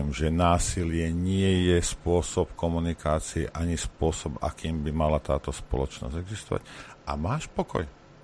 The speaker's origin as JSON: {"language": "Slovak", "town": "Rimavská Sobota", "region": "Banská Bystrica Region", "country": "Slovakia", "tie": "born or raised there", "said": "Ja som vyrastal v Rimavskej Sobote, 25% cigáňov."}